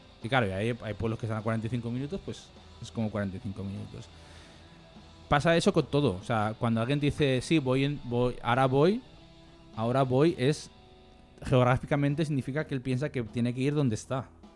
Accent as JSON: {"language": "Spanish", "town": "Barbastro", "region": "Aragon", "country": "Spain", "tie": "born or raised there", "said": "cuando yo vivía en Barbastro, en mi pueblo, si esto era tan así."}